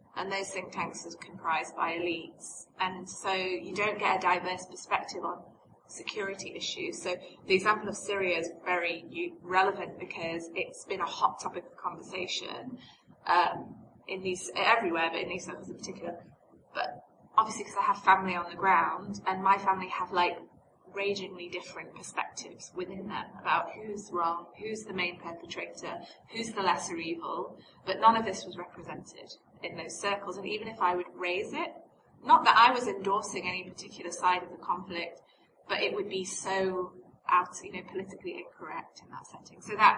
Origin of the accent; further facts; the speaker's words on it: United Kingdom; accent: English; because I still have my English accent, and you know, I managed to slip by certain things.